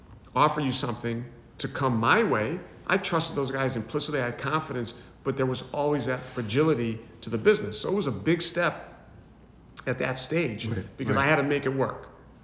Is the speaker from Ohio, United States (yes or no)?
yes; Garfield Heights, Ohio, United States; And that's how I was from my parents and growing up in Garfield Heights.